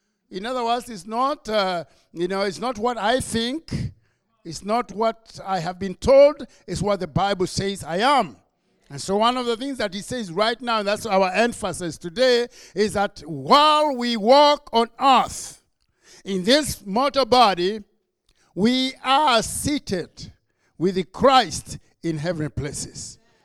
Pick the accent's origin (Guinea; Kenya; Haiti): Kenya; accent: Kenyan; now in United States; I'm from Kenya. And of course, like I said, you don't have to be told because as soon as I open my mouth, you realize my accent is Kenyan. And because I was born in Kenya.